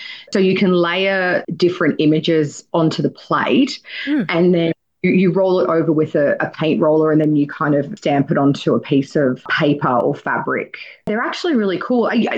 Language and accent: English; Sydney, New South Wales, Australia; I was born and bred in the Inner West.